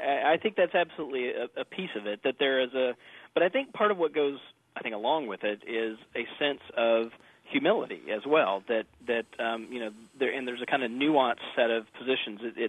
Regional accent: Jackson, Mississippi, United States; I grew up for the most part in Jackson, Mississippi, and grew up Southern Baptist myself.

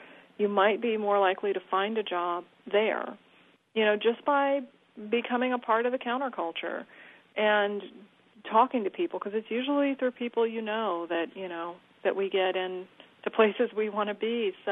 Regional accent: California, United States; Because, you know, I'm from the Bay Area.

